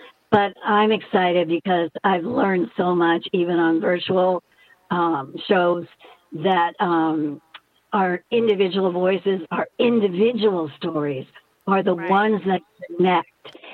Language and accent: English; Mississippi, United States; Was when I grew up in Mississippi on the Gulf Coast, I was younger, like 7, 8, and 9 maybe.